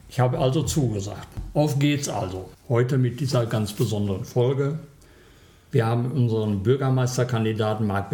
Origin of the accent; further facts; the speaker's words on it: Ennigerloh, North Rhine-Westphalia, Germany; Ich wiederhole das nochmal kurz. Ich bin gebürtiger Ennigerloher und lebe inzwischen schon über 70 Jahre hier. Habe Ennigerloh also nie verlassen.